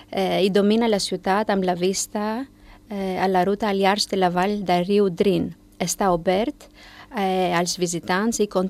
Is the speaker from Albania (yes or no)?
yes; Gjirokastër, Gjirokastër County, Albania; Catalan is a second language; soc d'Albània, vaig néixer a Girocastra, al sud d'Albània. És una ciutat bona, molt antiga, i està a la falda de la muntanya Ampla.